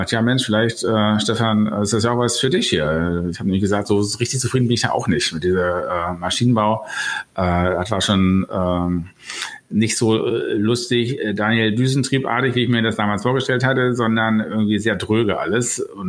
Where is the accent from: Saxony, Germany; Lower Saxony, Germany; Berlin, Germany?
Berlin, Germany; Ich bin aus Berlin, bin so richtige Berliner Pflanze, hier geboren, hier zur Schule, hier zur Uni.